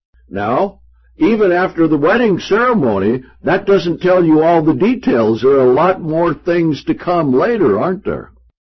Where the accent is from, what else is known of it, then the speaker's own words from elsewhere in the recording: Utah, United States; So here we are from Utah.